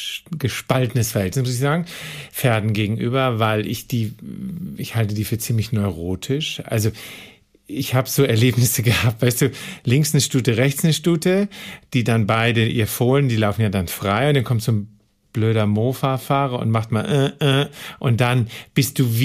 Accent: Bremen, Germany; born there; Nee, da kommen meine Großeltern her. Ich bin geboren in Bremen.

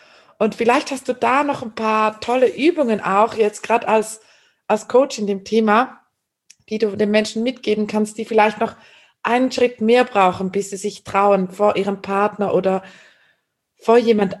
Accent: Switzerland; ich bin eine Schweizerin.

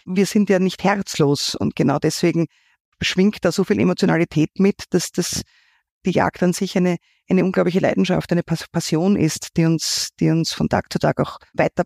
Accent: Lower Austria, Austria; also born or lived in Vienna; Ich bin eigentlich gebürtige Wienerin, man mag es nicht glauben, war nie in Wien im Zentrum aufgewachsen, sondern immer außerhalb ein Stückel von Wien. Wir sind mittlerweile in Berchertsdorf zu Hause, sowohl mit der Firma als auch persönlich, und unser Revier ist in Niederösterreich.

